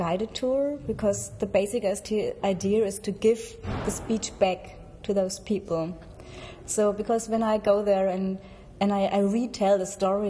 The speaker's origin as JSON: {"language": "English", "town": "Stuttgart", "region": "Baden-Württemberg", "country": "Germany", "moved": "yes", "lives_now": "Leipzig, Germany", "said": "I come from South Germany, from the west. And my colleague, she comes from West Germany, from the north. She comes from Bremen and I come from Stuttgart. But I moved there in 94. So I'm nearly a real Leipziger now."}